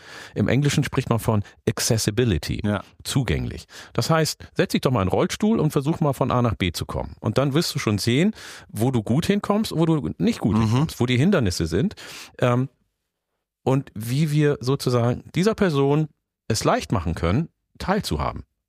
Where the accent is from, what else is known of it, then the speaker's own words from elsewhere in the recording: Oromia, Ethiopia; born there; German is a second language; Ich bin in Oromia geboren, ihr nicht.